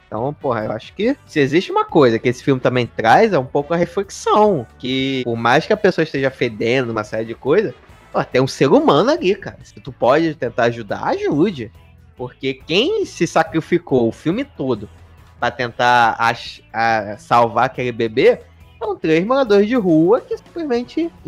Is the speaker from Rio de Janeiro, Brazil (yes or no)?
yes; Rio de Janeiro, Brazil; Ah, eu sou aqui do Rio